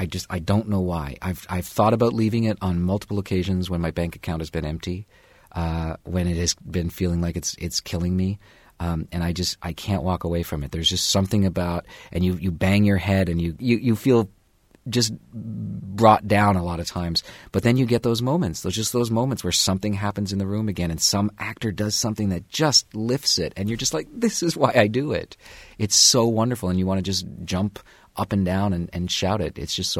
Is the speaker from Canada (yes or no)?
yes; Canada; My last musical selection is very personal. I'm a Canadian